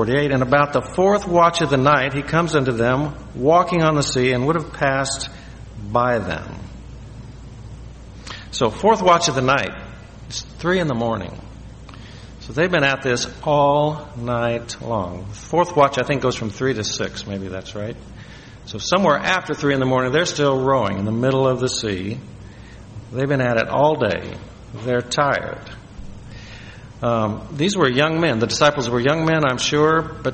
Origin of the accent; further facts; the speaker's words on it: Missouri, United States; You know, I'm from Missouri, where we had no sailing ships.